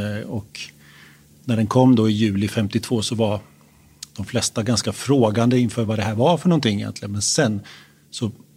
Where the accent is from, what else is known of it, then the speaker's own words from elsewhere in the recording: Kisa, Östergötland, Sweden; Och vi sa det också i Kisa där jag kommer ifrån, södra Östergötland.